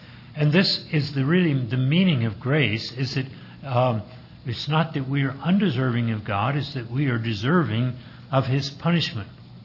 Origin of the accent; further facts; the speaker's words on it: Texas, United States; When I was growing up in East Texas as a child in the 1930s, years of depression